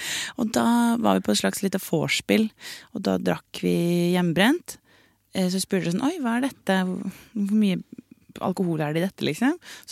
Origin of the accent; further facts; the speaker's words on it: Stokke, Vestfold, Norway; Jeg fra Stokke, egentlig.